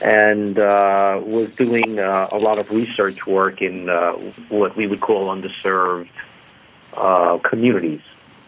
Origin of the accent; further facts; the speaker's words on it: Bronx, New York, United States; born there; Well, I was born in the Bronx, actually about five blocks from Yankee Stadium.